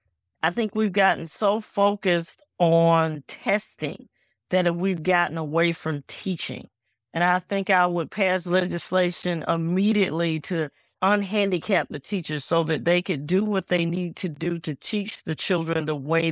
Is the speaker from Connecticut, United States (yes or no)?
no; Spartanburg, South Carolina, United States; I was born and raised here in Spartanburg, and I've spent my entire life here. I've only left to go serve in the military.